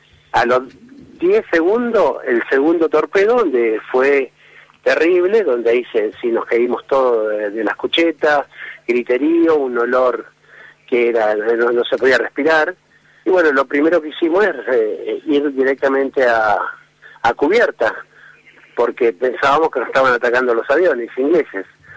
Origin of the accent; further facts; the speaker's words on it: Suipacha, Buenos Aires Province, Argentina; A mí el pueblo de Suipacha, cuando yo vine de Malvinas, me ayudó muchísimo